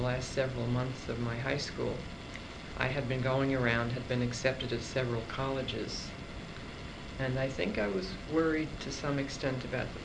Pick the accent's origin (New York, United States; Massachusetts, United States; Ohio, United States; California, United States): New York, United States; Brooklyn; I was born in Brooklyn, New York.